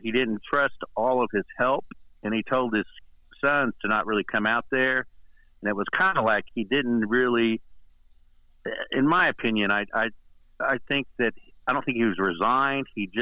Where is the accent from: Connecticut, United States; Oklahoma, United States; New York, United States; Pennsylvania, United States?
Oklahoma, United States; Pawnee; born there; Pawnee, Oklahoma, just right outside the Osage Reservation. I like to say I was born in the Osage Reservation, but they had a Indian hospital there, the Pawnee Indian Hospital, and I was born there.